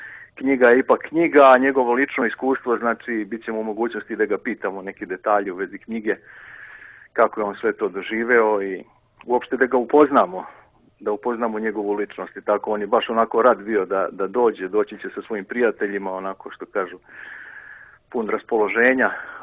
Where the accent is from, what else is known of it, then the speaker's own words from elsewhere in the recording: Užice, Šumadija and Western Serbia, Serbia; ja sam isto tu sveštenik, došao sam iz Užica, da kažem, isto sam iz Srbije ovdje